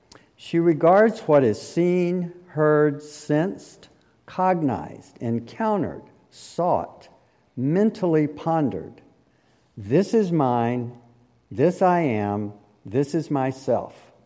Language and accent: English; South Carolina, United States; We are headed to my hometown in central South Carolina